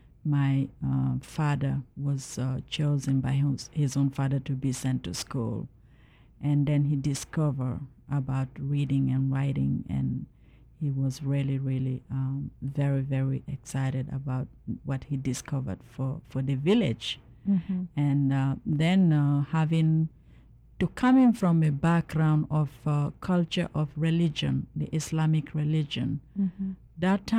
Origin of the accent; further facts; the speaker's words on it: Guinea; I come from Guinea, West Africa, the northern part of the country, and I belong